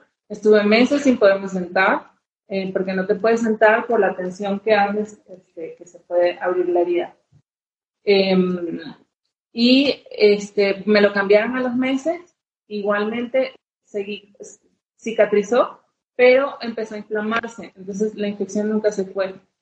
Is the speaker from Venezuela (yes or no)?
yes; Venezuela; now in Mexico; soy de Venezuela, vivo en México y tengo ya casi 10 años aquí en México.